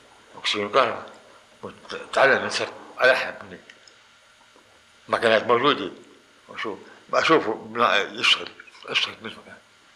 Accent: Beirut, Beirut Governorate, Lebanon; انتقلت هون لما اجينا هون كنت اشتغل هون جيت على الديزل أنا من بيروت

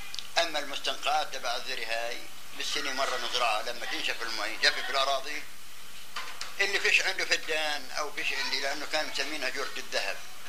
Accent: Jahula, Palestine; قريتنا جحولة تعد 450 نفر، قرية صغيرة متواضعة.

